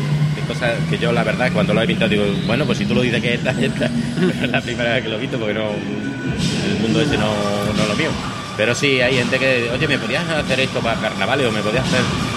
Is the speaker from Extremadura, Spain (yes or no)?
yes; Badajoz, Extremadura, Spain; Sí, venimos de Badajoz.